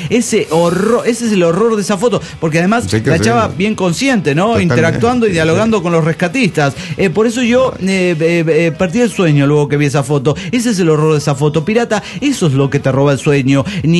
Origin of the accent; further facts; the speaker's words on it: Texcoco, State of Mexico, Mexico; quedan invitados a la Feria del Caballo en mi tierra texcocana.